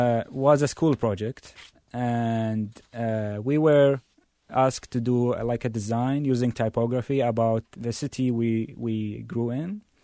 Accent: Kuwait; I mean, I come from Kuwait. Kuwait is a very small country.

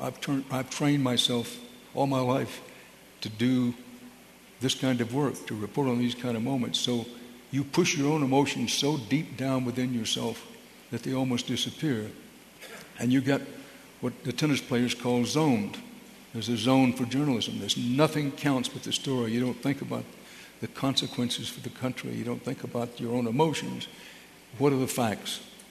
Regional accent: Texas, United States; that I am a Texan, and proudly so. I was Texas born, Texas bred, and when I die, I will be Texas dead. And I'm fond of saying, because it's true, I'm not only from Texas, I am of Texas.

